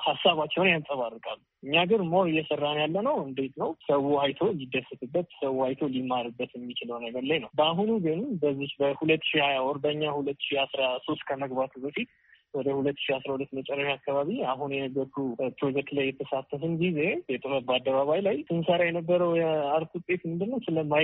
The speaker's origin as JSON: {"language": "Amharic", "region": "Addis Ababa", "country": "Ethiopia", "said": "እኔ የአዲስ አበባ ልጅ ነኝ።"}